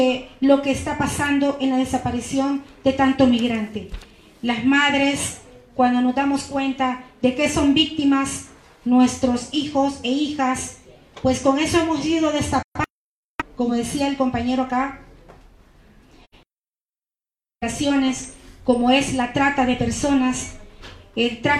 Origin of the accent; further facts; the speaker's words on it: El Salvador; vengo de El Salvador